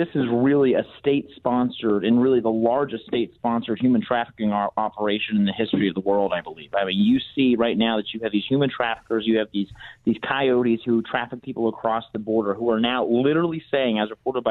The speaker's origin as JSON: {"language": "English", "region": "North Carolina", "country": "United States", "said": "Even when it's in my home state of North Carolina, just a couple hours east of me."}